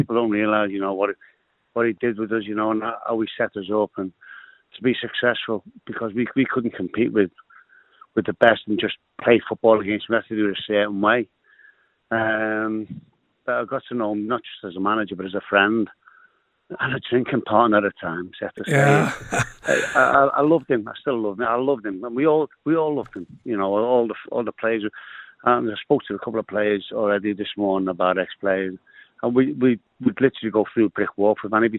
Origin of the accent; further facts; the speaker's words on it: Liverpool, North West England, United Kingdom; born there; I was born in Liverpool. Could play for England, you know, and Ireland.